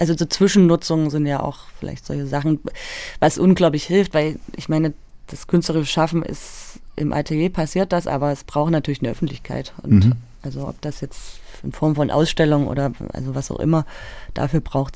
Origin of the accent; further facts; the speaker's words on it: Leipzig, Saxony, Germany; also ich bin ja aus Leipzig und ich weiß noch, dass ich mich früher zum Beispiel vor Lindenau relativ gegraust habe